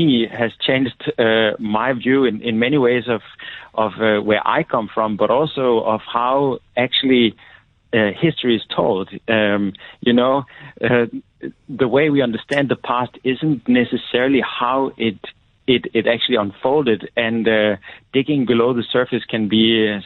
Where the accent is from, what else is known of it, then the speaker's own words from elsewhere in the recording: Denmark; because I'm from Denmark.